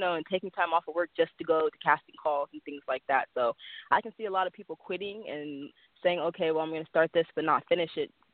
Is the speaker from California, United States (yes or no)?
yes; Sacramento, California, United States; I'm from Sacramento, California.